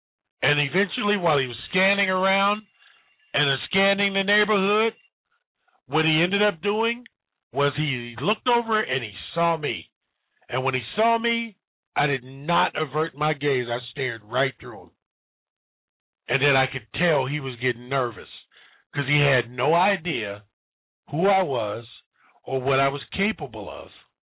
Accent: Youngstown, Ohio, United States; I remember one time I was up in my hometown and I had my wife and my wife's cousin. And, you know, they were going in a Chinese restaurant. I'm from Youngstown, Ohio. That's where I was born.

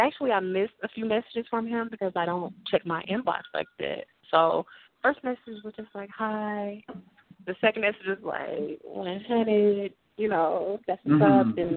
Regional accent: Montgomery, Alabama, United States; I'm from Montgomery, Alabama.

